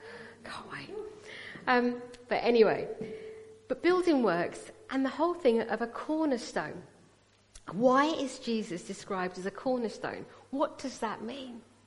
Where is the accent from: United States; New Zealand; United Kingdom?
United Kingdom; Wimbledon, London; When we were growing up, mum was trying to look after us. And the local church where I grew up in Wimbledon